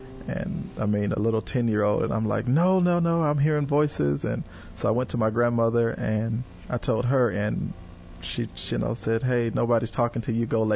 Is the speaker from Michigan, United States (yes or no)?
yes; Detroit, Michigan, United States; also born or lived in Cleveland / Indianapolis / Decatur / Springfield; now in St. Louis, United States; I again, born and raised in Detroit. I've been in several different states, Cleveland, Ohio, Indianapolis, Indiana, Decatur, Illinois, Springfield, and now St. Louis.